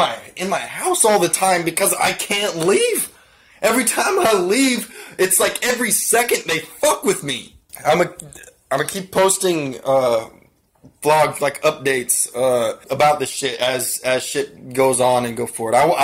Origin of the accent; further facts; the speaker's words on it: Seattle, Washington, United States; also born or lived in Arizona; because I was born in Arizona, and I had some crazy family issue, and I got adopted at a later age up here in Seattle